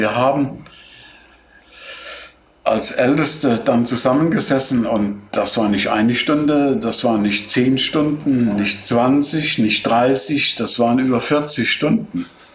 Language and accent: German; Rhineland-Palatinate, Germany; Ja, wir kommen aus dem Westerwald